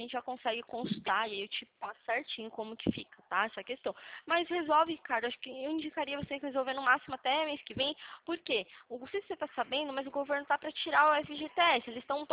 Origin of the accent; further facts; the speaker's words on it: Atibaia, São Paulo, Brazil; eu sou de Atibaia, São Paulo.